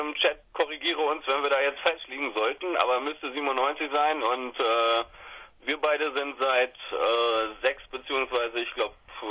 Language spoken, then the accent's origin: German; Hannover, Lower Saxony, Germany; Wir kommen aus zu drei Vierteln aus Hannover momentan und zu einem Viertel aus Celle.